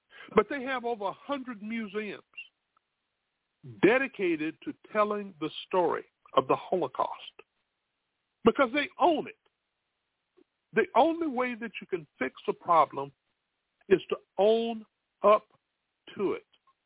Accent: South Carolina, United States; Let me come back to my home state, my birth state, where I was born.

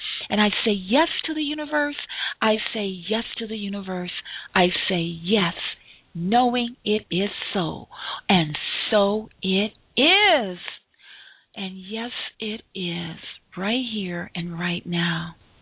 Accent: Chicago, Illinois, United States; I think I'm going to go back to my hometown of Chicago and give a book signing

